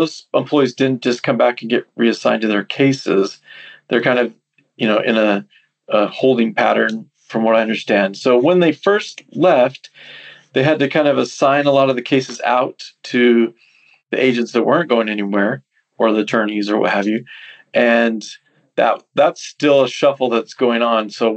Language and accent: English; California, United States; I'm from California, so I know a lot of agents there. I don't live there now